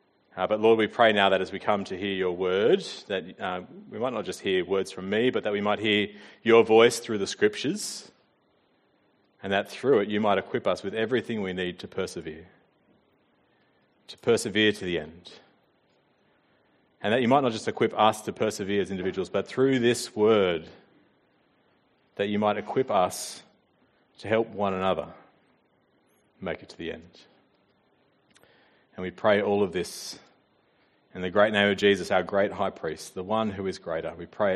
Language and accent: English; Wellington, New Zealand; I'm from Wellington, so we just turn the fan down a few notches.